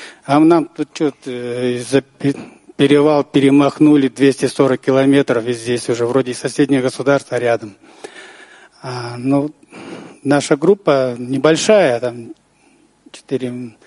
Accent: Kara-Balta, Chüy Region, Kyrgyzstan; Я из Кыргызстана, город такой Карабалта.

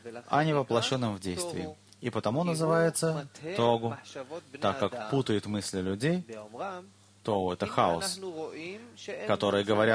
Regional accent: Rakhiv, Zakarpattia Oblast, Ukraine; из Рахова

